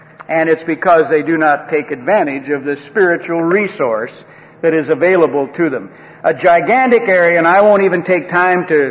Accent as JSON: {"language": "English", "region": "Michigan", "country": "United States", "lives_now": "California, United States", "said": "We're both from Michigan, out here in California."}